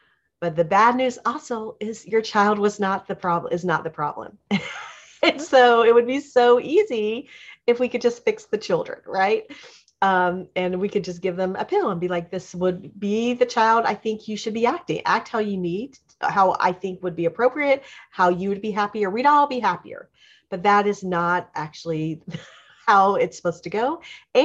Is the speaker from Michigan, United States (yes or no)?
no; Atlanta, Georgia, United States; now in Tampa, United States; And he grew up in DC. I grew up in Atlanta. And we actually now live in Tampa, and we've been here 18 years.